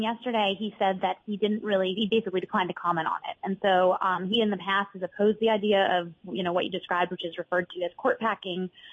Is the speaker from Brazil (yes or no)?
no; Midwest, United States; as a Midwesterner, we know that some of these Rust Belt states like Minnesota, Wisconsin, Michigan are going to be very important this year